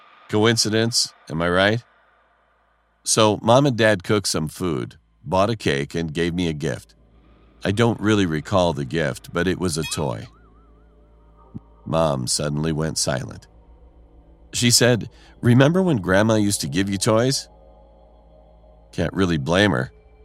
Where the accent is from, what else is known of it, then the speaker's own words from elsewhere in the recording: Philippines; I'm from the Philippines. When I was a kid, my grandmother was the only one who took care of me